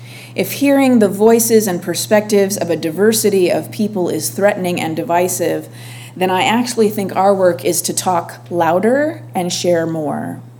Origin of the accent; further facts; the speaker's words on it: San Diego, California, United States; I'm a San Diegan, I'm a Californian, I'm a Unitarian Universalist, I'm an American.